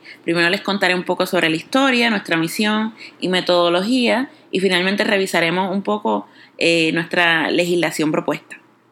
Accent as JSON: {"language": "Spanish", "town": "San Juan", "country": "Puerto Rico", "said": "soy de San Juan, Puerto Rico"}